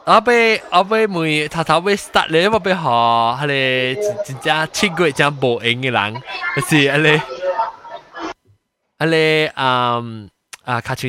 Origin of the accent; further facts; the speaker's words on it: Taiwan; 但是让我们台湾人 Of course 可以去 website 听啦